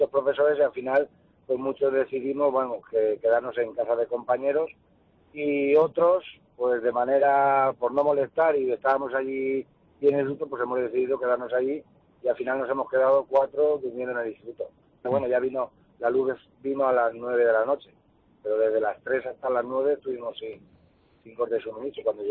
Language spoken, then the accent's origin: Spanish; Tarazona, Spain; now in Albacete, Spain; Yo soy de Tarazona, pero vivo en Albacete.